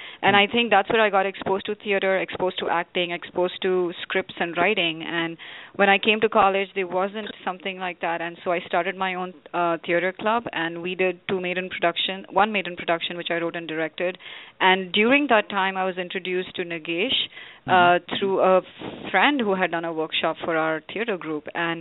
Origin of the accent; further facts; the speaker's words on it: Hyderabad, Telangana, India; English is a second language; moved away as an adult; now in United States; Yeah, I am born and raised in Hyderabad